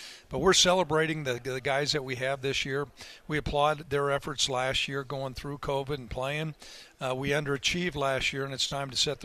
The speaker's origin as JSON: {"language": "English", "region": "Midwest", "country": "United States", "tie": "born or raised there", "said": "I grew up in the Midwest with a farming background, and Josh came from a farm."}